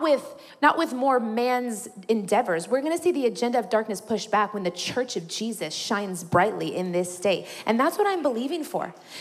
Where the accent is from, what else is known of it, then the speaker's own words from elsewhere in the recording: Indiana, United States; now in California, United States; I'm a Midwest girl, born and raised in Indiana, but God has sent me to California.